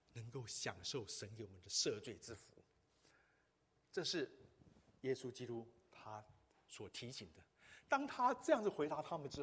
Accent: Taiwan; 如果说我们台湾人哈，我们华人如果能够嫁给外国人哈

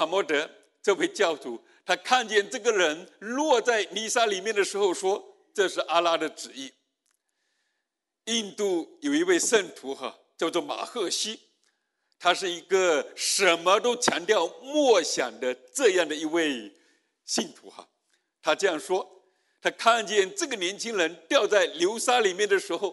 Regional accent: Fujian, China; 那我在这个福建农村长大的过程当中呢，家里发生过很多的悲剧哈。

